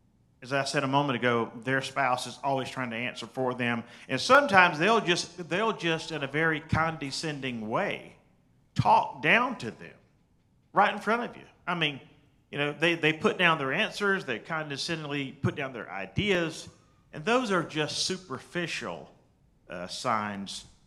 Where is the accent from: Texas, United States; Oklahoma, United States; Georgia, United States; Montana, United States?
Georgia, United States; So other than that, I'm just … from Georgia.